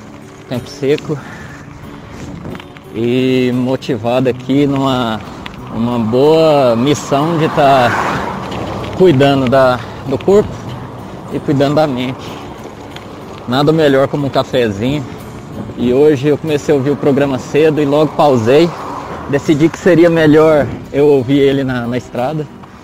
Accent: Santa Helena de Goiás, Goiás, Brazil; Sou de Santa Helena, de Goiás. Sou militar. Sou bombeiro.

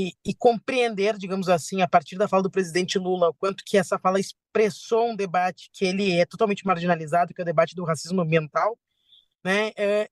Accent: Rio Grande do Sul, Brazil; Eu sou gaúcha, né?

